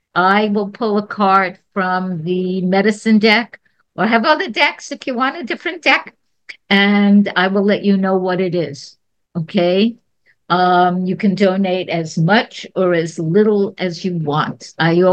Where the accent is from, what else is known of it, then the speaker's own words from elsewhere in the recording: New York, United States; I am from New York originally.